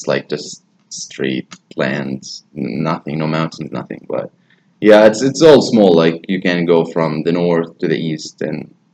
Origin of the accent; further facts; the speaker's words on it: Irbid, Irbid Governorate, Jordan; English is a second language; I'm from Jordan.